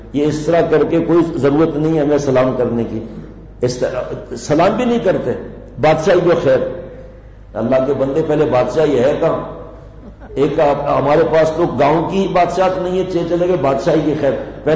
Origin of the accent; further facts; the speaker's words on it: Sindh, Pakistan; ہم تو یہاں سندھ کے رہنے والے ہیں نا گاؤں کے